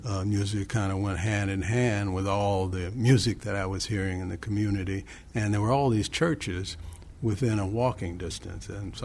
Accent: Toledo, Ohio, United States; I was fortunate to have maybe absorbed most of that because in my hometown there was Toledo, Ohio.

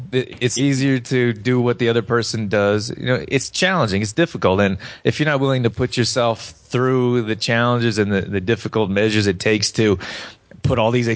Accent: Canada; also born or lived in California; I grew up here in Canada, and we had like 16 games a season for baseball.

